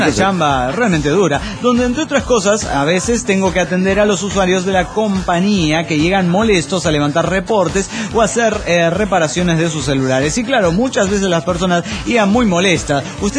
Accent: Oruro, Bolivia; now in Cochabamba, Bolivia; Aunque vivo en Cochabamba y yo soy de Oruro originario, como buen orureño, hincha del club de fútbol San José, por lo que nos llaman Santos.

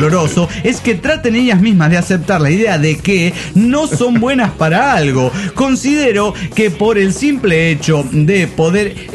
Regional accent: Mexico City, Mexico; del Distrito Federal Mexicano.

